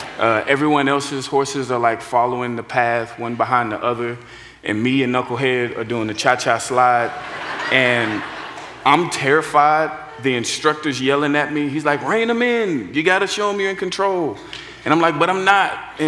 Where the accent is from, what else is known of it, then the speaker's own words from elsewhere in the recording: Garland, Texas, United States; I grew up in Garland, Texas, and the only time I remember seeing horses as a child was when I took a field trip to Fort Worth.